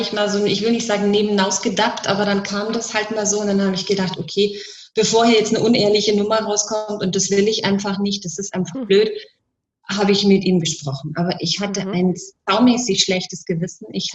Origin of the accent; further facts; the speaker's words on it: Bavaria, Germany; wie es bei uns in Bayern so heißt